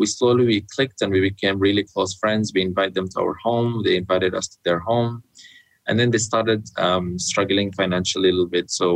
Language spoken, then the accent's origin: English; Aleppo, Aleppo Governorate, Syria; We were living in Aleppo. We are from Aleppo. We were living in a village that is near the borders of Turkey.